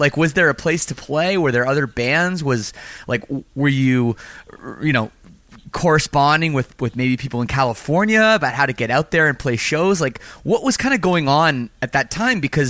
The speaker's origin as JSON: {"language": "English", "country": "Canada", "said": "Like I'm from Canada too. So it was like, I'd have to get it shipped and they wouldn't want to ship to Canada."}